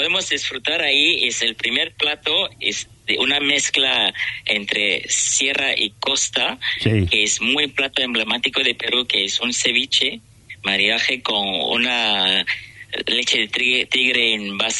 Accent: Malaysia; Spanish is a second language; soy de nacionalidad de Malasia.

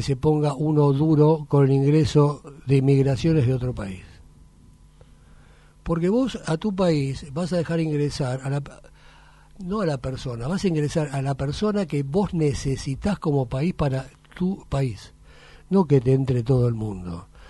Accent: Argentina; tengo mis dudas, no por el americano, yo como argentino, cómo nos puede afectar.

